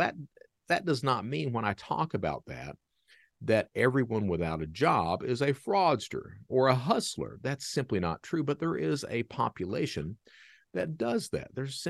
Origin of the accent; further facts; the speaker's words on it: Hazard, Kentucky, United States; Now, I grew up in Hazard, Kentucky. Okay. Most of my years were spent in Hazard, Kentucky from 9 forward.